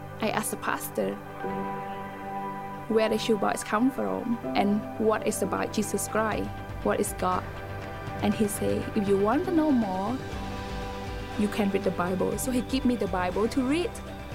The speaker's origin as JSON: {"language": "English", "region": "Battambang", "country": "Cambodia", "second_language": "English", "said": "I am originally from Cambodia. Cambodia is one of a very, very poor countries, people living less than a dollar for a day. My family live in a small village in Bat Dambong province"}